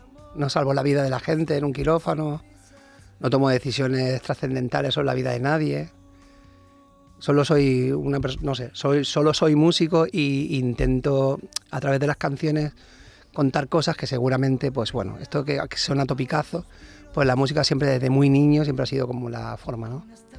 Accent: Barcelona, Catalonia, Spain; born there; Yo nací en Barcelona de casualidad.

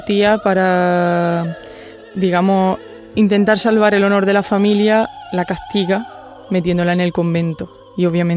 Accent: Jaén, Andalusia, Spain; Yo soy de Jaén.

